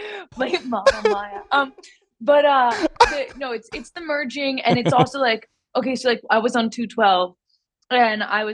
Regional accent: New York City, New York, United States; Growing up in New York City, it doesn't feel that important.

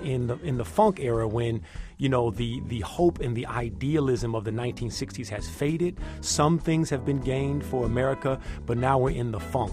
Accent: San Francisco, California, United States; I grew up in the Fillmore in San Francisco.

